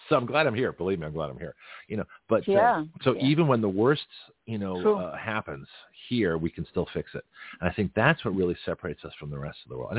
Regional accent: Canada; also born or lived in Australia / United States; But it was interesting growing up in Canada and Australia and the United States

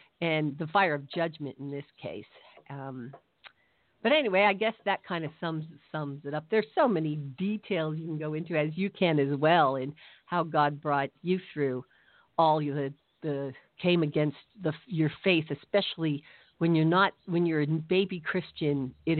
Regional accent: West Coast, United States; I met my husband, who had an apologetics ministry on the East Coast, and I'm from the West Coast

